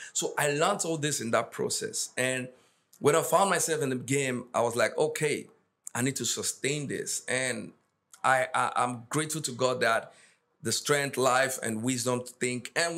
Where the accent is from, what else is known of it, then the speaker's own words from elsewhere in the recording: Lagos, Nigeria; We're born and raised in Lagos, so nobody knows where we're coming from.